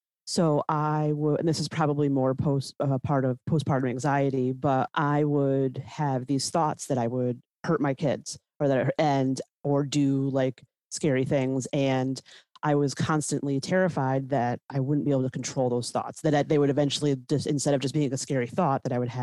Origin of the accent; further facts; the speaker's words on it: Albany, New York, United States; And I am originally from Albany, New York, and I am married and I have two kids who are 8 and 10 right now.